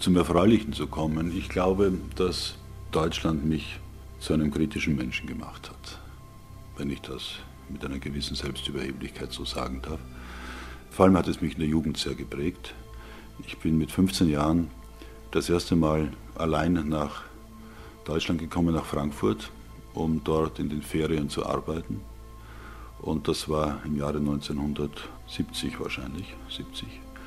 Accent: Austria; also born or lived in Germany; dann sollte man als Österreicher gefälligst auch an Österreich denken und das mache ich auch.

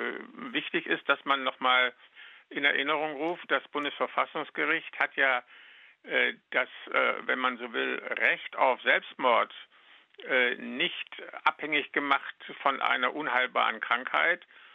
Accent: Saxony, Germany; born there; Ich bin kein gebürtiger Westfale, sondern gebürtiger Sachse.

